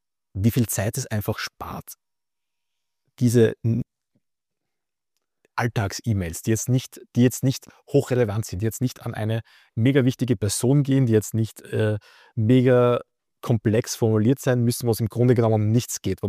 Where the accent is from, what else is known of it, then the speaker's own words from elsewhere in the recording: Austria; wir sind ja beide Österreicher, wir sind mitten in Wien.